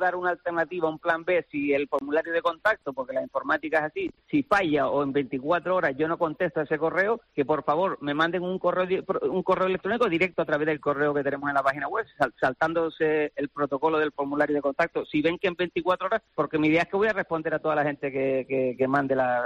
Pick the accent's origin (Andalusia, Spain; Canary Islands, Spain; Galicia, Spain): Canary Islands, Spain; Guía; yo soy de guía y soy muy de Las Palmas.